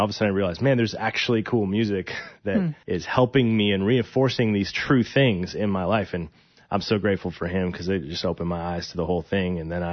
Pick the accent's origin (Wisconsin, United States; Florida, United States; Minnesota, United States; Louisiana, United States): Wisconsin, United States; Milwaukee; And so it was one of those things where I grew up in Milwaukee my whole life and no one leaves.